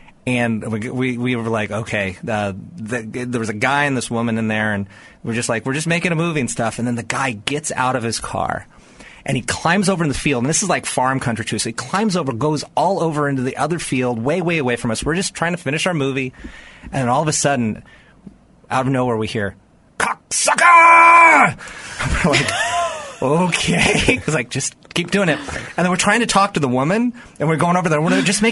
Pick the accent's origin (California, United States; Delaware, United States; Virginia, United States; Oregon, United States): California, United States; Antioch; I come from a town in Northern California called Antioch. And, you know, back then it was just like, you know, mountains and trees.